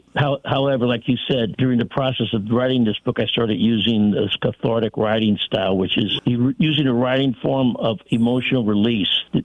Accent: St. Louis, Missouri, United States; So, I come from a large Italian American family of 10 children, 5 boys, 5 girls. We were born and raised in St. Louis, Missouri.

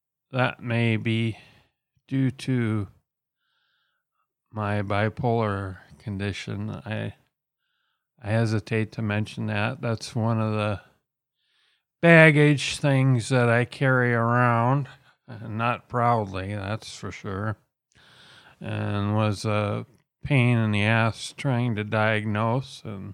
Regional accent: Worthington, Minnesota, United States; And Worthington Senior High in Worthington, Minnesota, which is my hometown. We moved due to family reasons, the death of my father being one of them.

